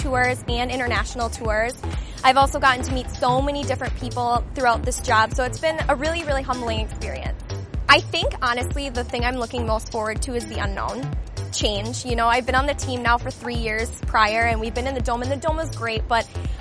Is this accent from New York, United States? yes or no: yes; Rochester, New York, United States; I'm from Rochester, and this is my fourth season on the MBC.